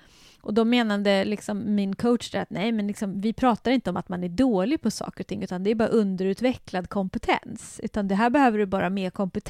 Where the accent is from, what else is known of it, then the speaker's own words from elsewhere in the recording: Sweden; jag kommer från Sverige och idrottssverige där det var mera det här med att antingen hade du talang eller också hade du inte talang